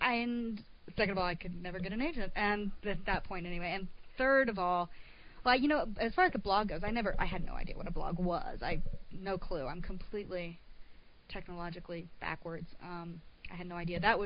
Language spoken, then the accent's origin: English; Texas, United States; born there; now in New York, United States; I am Texan by birth. I came up here to the Northeast for college and have been in New York since I graduated